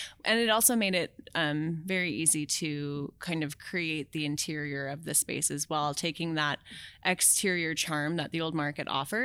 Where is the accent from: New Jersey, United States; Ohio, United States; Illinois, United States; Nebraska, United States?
Nebraska, United States; Omaha; So I'm from Omaha, danced my whole life.